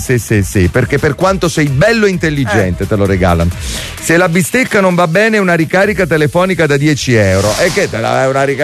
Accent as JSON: {"language": "Italian", "town": "Naples", "region": "Campania", "country": "Italy", "tie": "born or raised there", "said": "ho sempre abitato qui, sono napoletano doc"}